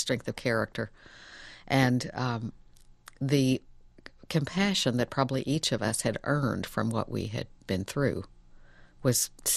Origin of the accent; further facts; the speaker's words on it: Texas, United States; Well, I grew up in Texas, and there's a sort of whiskey myth that accompanies alcoholism.